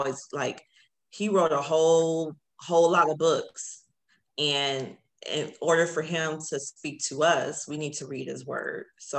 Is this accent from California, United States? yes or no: yes; Los Angeles, California, United States; I was born in Cincinnati Hospital. I'm from LA.